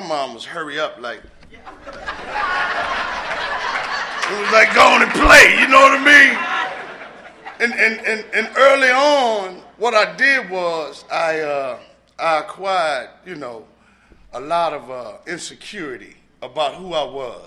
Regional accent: Savannah, Georgia, United States; born there; I was born in Savannah, Georgia. I am a Bama. Good looking Bama today. You understand? So I was born in Savannah, Georgia. I ended up in D.C. getting clean.

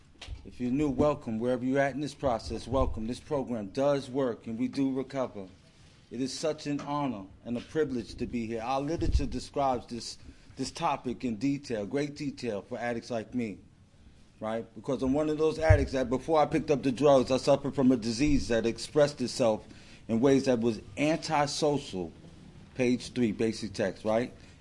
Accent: Brooklyn, New York, United States; I come from Brooklyn, right, and I like to thank Ocean City for having me

